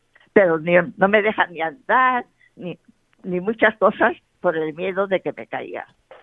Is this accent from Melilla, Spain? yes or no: yes; Melilla, Spain; mi padre era de Córdoba, mi madre de Málaga, mis abuelos sevillanos. Yo soy de Melilla. Soy africana.